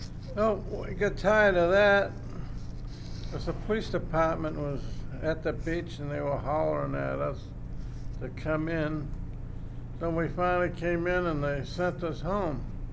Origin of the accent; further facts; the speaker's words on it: Swampscott, Massachusetts, United States; in Swampscott.